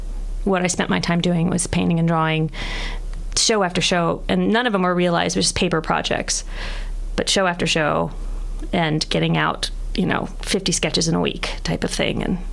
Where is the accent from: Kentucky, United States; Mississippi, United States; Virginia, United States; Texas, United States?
Virginia, United States; Falls Church; Falls Church, Virginia.